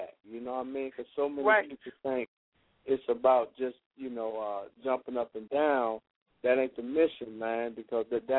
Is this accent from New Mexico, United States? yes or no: no; Detroit, Michigan, United States; I was raised on the streets of Detroit, too.